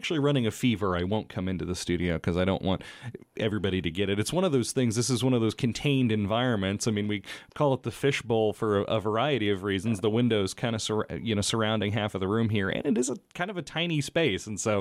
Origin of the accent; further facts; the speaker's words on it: Texas, United States; You know, growing up in Texas, I was not a big public radio listener.